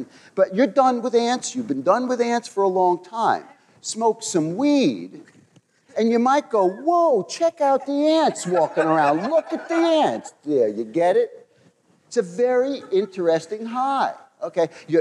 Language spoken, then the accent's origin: English; New York, United States; accent: New York; you might be tripping on my shirt or my New York accent or something else that's going on out there.